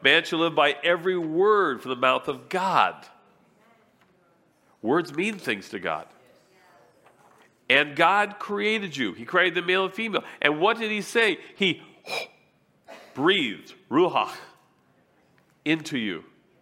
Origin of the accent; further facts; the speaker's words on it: Lemon Grove, California, United States; I was raised in Lemon Grove, and Lemon Grove, that's where all the poor people used to live back in the 50s and 60s because it was the lowest rent.